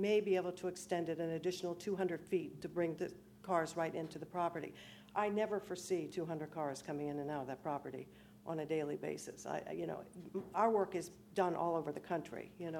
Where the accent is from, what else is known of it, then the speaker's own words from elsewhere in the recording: Maryland, United States; moved away as an adult; now in Delaware, United States; because I'm from Maryland, and you know I relocated to Delaware in my retirement days